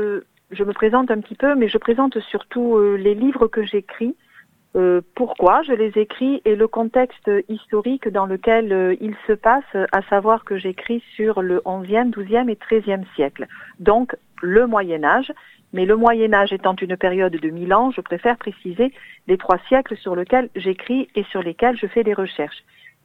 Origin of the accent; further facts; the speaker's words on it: Nouvelle-Aquitaine, France; Voilà, d'où je suis originaire. C'est vraiment le phare de l'Entre-deux-Mers.